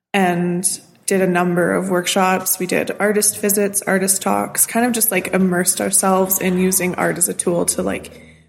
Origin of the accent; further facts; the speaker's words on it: Saskatoon, Saskatchewan, Canada; I grew up in Saskatoon. Always lived here. I grew up with my mom and my three siblings.